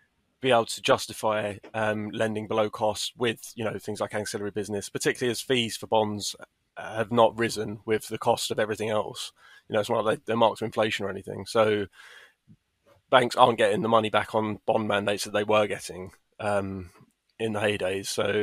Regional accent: East of England, United Kingdom; I am from Essex and not from Germany

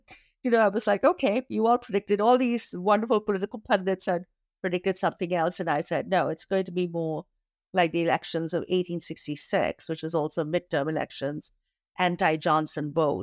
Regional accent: India; And maybe it's because I was brought up in India with the history of British colonialism.

